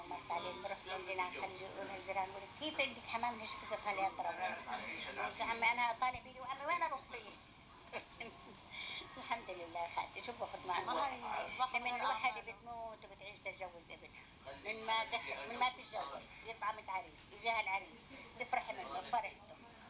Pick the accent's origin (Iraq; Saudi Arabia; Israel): Israel; Acre, Northern District; بس انا من عكا يعني بس انه بعرفش انه بلدنا مش قريبة حق بلدنا